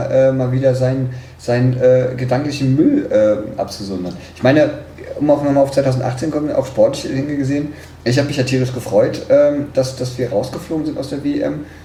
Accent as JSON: {"language": "German", "region": "Berlin", "country": "Germany", "tie": "born or raised there"}